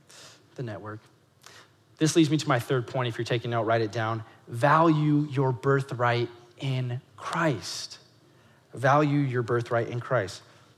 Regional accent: United States; especially growing up in America, because we have this mentality in America that there's no free lunch, right?

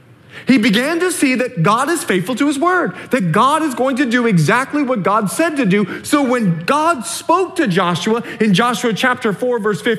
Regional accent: Bahamas; now in United States; See, I grew up in the Bahamas, and the statistic in that nation is that one out of two homes do not have a father living in that nation.

